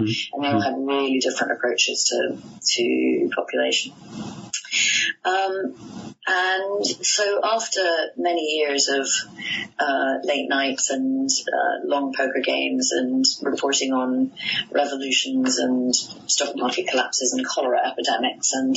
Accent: Cincinnati, Ohio, United States; born there; Given my accent, you'll probably be slightly surprised to know that I occasionally confess to having been born in Cincinnati, Ohio.

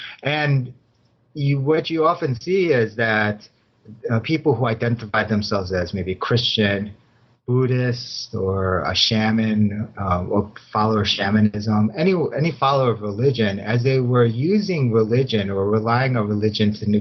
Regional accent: Chicago, Illinois, United States; pretty much I've been spending my whole time in Chicago. I was born and raised in Chicago too.

